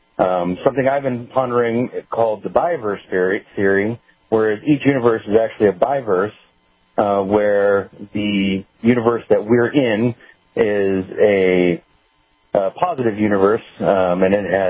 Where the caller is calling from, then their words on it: Alaska, United States; I'm calling from Alaska, listening to KFQD.